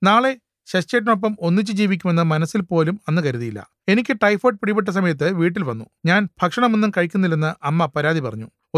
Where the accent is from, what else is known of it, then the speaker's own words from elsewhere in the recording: Kuttanad, Kerala, India; ഞങ്ങൾ രണ്ടുപേരും കുട്ടനാട്ടുകാർ, അടുത്ത ബന്ധുക്കളും.